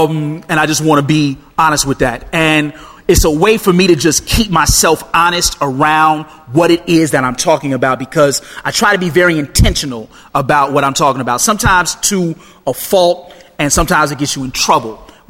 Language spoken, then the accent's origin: English; Chicago, Illinois, United States; I'm from Chicago, born and raised in Chicago, and then you fly in and you fly in right over Three Mile Island, right?